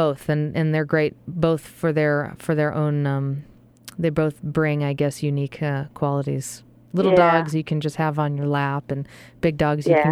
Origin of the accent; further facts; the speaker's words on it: Massachusetts, United States; And I am from, I don't know if you know this, Mike, but I'm from Massachusetts originally.